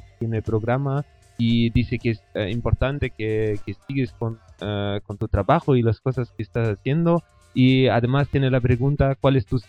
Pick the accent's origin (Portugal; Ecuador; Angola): Ecuador; Pastaza; Portuguese is a second language; eu venho do Equador, perto de uma cidade que se chama Puyo.